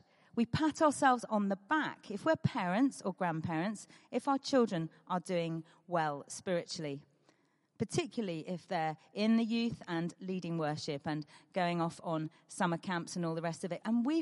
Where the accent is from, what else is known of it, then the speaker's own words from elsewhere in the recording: United Kingdom; But we're British, and it's hard.